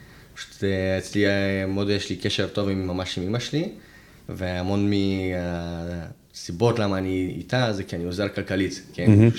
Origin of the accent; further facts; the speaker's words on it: Haifa, Haifa District, Israel; also born or lived in Odessa, Ukraine; לא, נולדתי באודסה, באוקראינה, ובגיל מאוד צעיר עלינו לארץ.